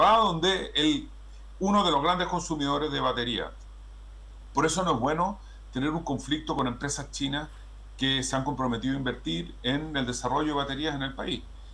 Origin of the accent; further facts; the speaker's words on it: Chile; lo digo como chileno.